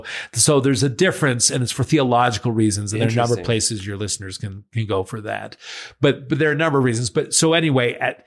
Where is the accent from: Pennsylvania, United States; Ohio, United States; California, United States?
Pennsylvania, United States; Pittsburgh; I remember when I was a young child growing up in Pittsburgh, where all my friends were Catholic, we had fish on Friday, and we didn't have school on Good Friday.